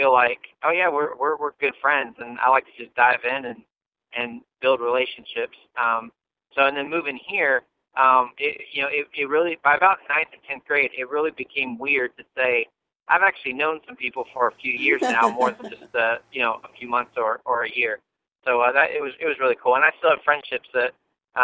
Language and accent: English; Virginia, United States; And when I go, like, up north and tell people I'm from Virginia, they act like I'm from the south.